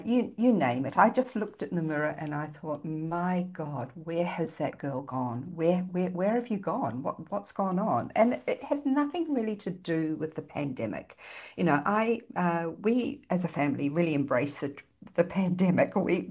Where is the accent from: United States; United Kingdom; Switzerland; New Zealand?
New Zealand; also born or lived in Japan; now in Australia; So originally I'm from I was born in New Zealand